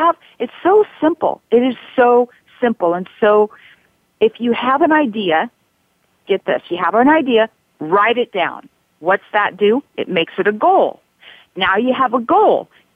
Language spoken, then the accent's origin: English; Oregon, United States; Well, I grew up in Oregon in a small town, typical small town girl, and wanted to get the hell out of that town.